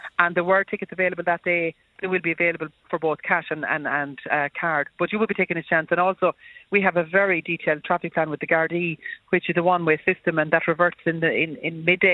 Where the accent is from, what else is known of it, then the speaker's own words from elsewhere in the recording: Ireland; Oh no, we're Irish. We're Irish.